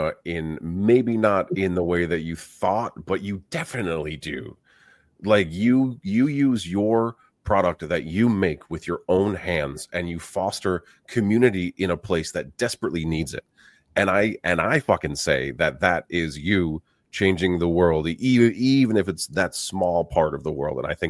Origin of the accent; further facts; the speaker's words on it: New York, United States; I mean, I'm from New York, and you get a larger tip if you go fast, right?